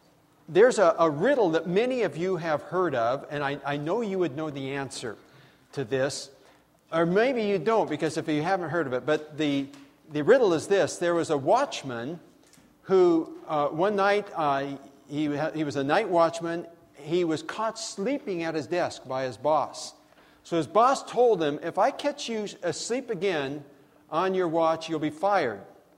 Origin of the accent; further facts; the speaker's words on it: Redlands, California, United States; we spent a few days down in my hometown of Redlands, California, Southern California.